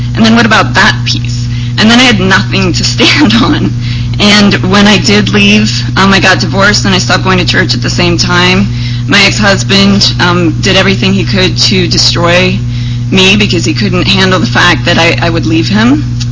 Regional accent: northern Mexico, Mexico; I was raised in the Mormon colonies, a little tiny Mormon community in northern Mexico, started with polygamy and as part of a missionary effort.

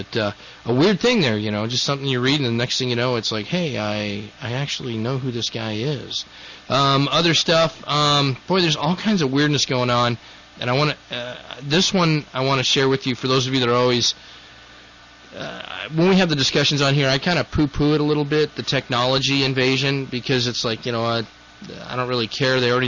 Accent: Riverside, California, United States; I'm from the Riverside area, and I know people that hang around down there.

